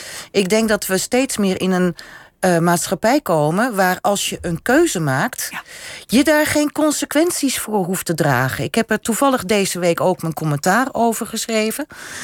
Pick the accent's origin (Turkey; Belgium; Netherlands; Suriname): Netherlands; Ja, want als we het nou over groepstrots hebben dan en chauvinisme, dan zijn we Nederlanders ineens we allemaal.